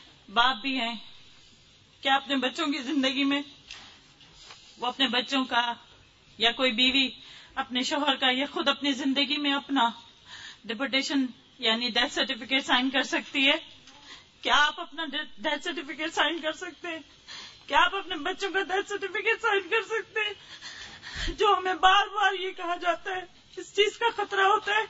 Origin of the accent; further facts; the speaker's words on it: Pakistan; moved away as an adult; I am from Pakistan. I am from Shia Muslim. When I came here, I was here in America and with my children.